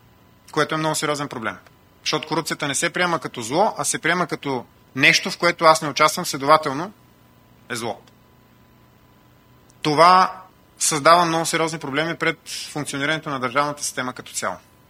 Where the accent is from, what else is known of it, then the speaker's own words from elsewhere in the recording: Varna, Varna Province, Bulgaria; аз като гледам специално в моя роден град Варна